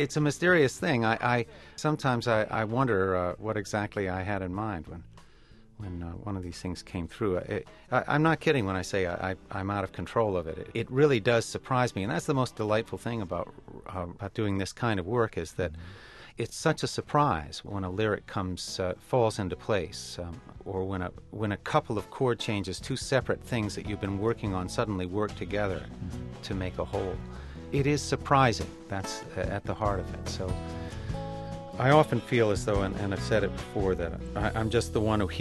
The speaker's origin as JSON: {"language": "English", "town": "Chapel Hill", "region": "North Carolina", "country": "United States", "tie": "born or raised there", "said": "And we felt that, too, growing up in North Carolina and Chapel Hill, that Chapel Hill was sort of an island."}